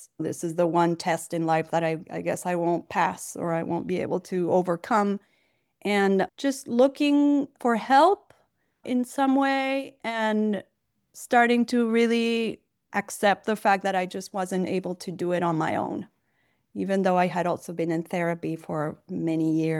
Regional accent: Argentina; English is a second language; now in Brooklyn, United States; I am in Brooklyn, New York. I am originally from Argentina. So maybe people will detect a bit of an accent. And I've lived in the States for 24 years.

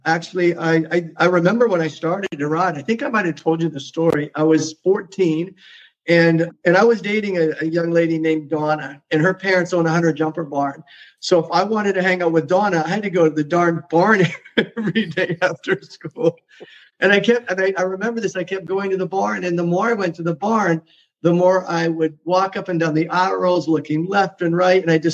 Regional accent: Calgary, Alberta, Canada; as Canadians, we just did turkey and ham. And as a Canadian, we just try and be like Americans

